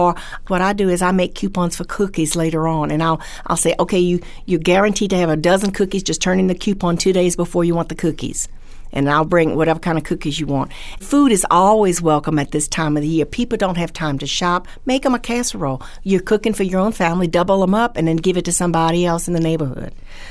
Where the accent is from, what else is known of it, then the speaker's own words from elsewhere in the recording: Louisiana, United States; Since I'm from South Louisiana, we always think of things that we can do, or jambalaya with the turkey and all the leftovers.